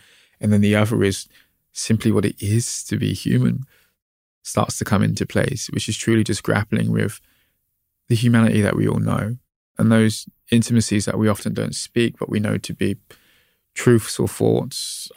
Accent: Brixton, London, United Kingdom; born there; I was born in Brixton. You know, my parents were married on top of Brixton Market.

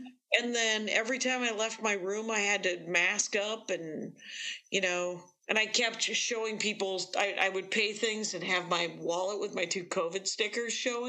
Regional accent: Wisconsin, United States; cause I say I'm from Wisconsin.

